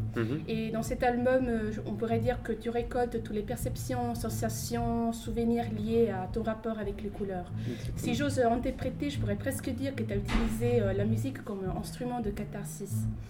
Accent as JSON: {"language": "French", "country": "Italy", "said": "Ouais, moi je viens d'Italie et justement les classes de flûte à l'école"}